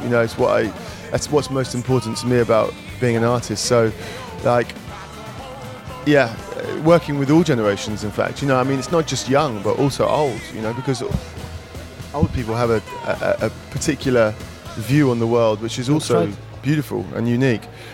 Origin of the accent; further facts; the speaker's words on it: United Kingdom; now in France; I am completely Franglish, you know. Like I'm not really English anymore. I mean, I am English, but I'm French too.